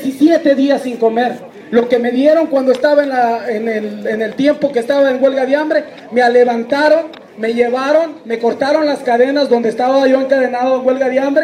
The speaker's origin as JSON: {"language": "Spanish", "country": "Mexico", "said": "Yo como mexicano"}